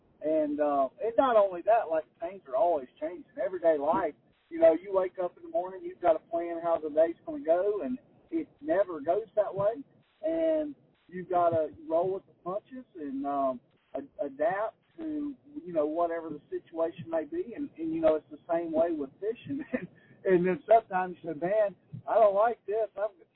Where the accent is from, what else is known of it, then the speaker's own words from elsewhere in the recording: United States; Like, you know, I grew up living on Lake Wiley. We fished, me and my brothers, we fished off our dock growing up.